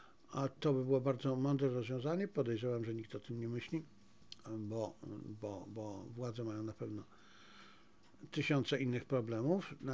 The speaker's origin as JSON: {"language": "Polish", "town": "Zabrze", "region": "Silesian Voivodeship", "country": "Poland", "tie": "born or raised there", "lives_now": "Warsaw, Poland", "said": "Nie urodziłem się w Warszawie. Urodziłem się w Zabrzu, tam mieszkałem. Skończyłem studia na Politechnice Śląskiej i dopiero wtedy przeniosłem się do Warszawy."}